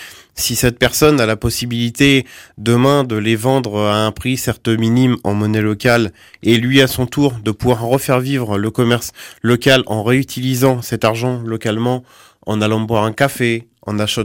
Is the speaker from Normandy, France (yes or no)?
yes; Le Havre, Normandy, France; Je viens du Havre, qui est une liaison directe fluviale avec l'Angleterre.